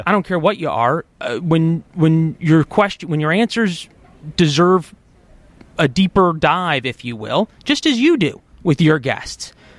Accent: St. Louis, Missouri, United States; I'm from St. Louis originally, and then spent 3 years here, some of the best 3 years of my life at Northwestern.

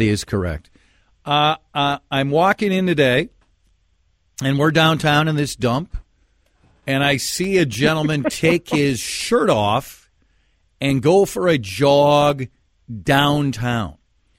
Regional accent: Golden Valley, Minnesota, United States; I mean, now I'm Team Golden Valley. That's my hometown, so I don't want you leaving Golden Valley

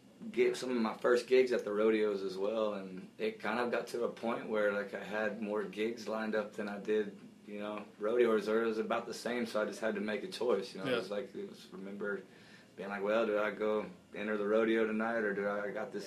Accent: New Mexico, United States; I'm from New Mexico, and my family is a ranching family, and I grew up rodeoing

